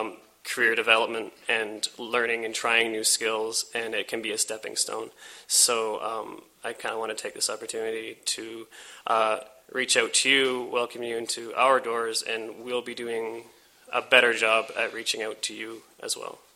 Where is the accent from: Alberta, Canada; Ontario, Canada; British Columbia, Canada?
Ontario, Canada; now in Halifax, Canada; I'm not from Halifax. I'm actually from Ontario